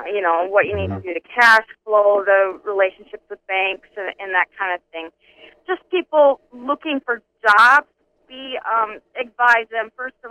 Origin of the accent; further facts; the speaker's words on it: Jamestown, North Dakota, United States; now in Williston, United States; Actually, no, but I am a North Dakota native, born and raised in Jamestown. And I've been out here, though, half my life. So I've been out here since 1991.